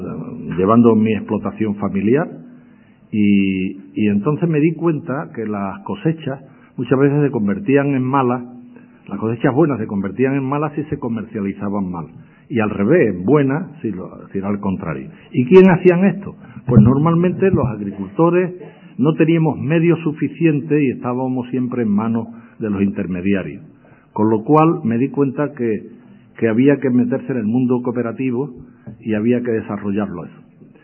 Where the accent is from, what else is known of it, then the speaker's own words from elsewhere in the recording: Huelva, Andalusia, Spain; Porque yo soy de Huelva, ¿no?